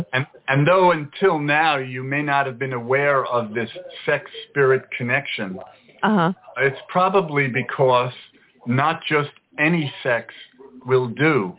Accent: New York City, New York, United States; now in California, United States; Well, not exactly. I've been here for about 30 years, though. I'm originally from New York City.

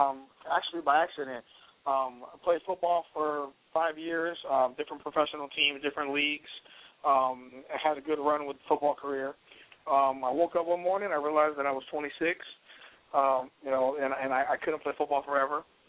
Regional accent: Miami, Florida, United States; I'm from Miami, Florida. Been here my whole life.

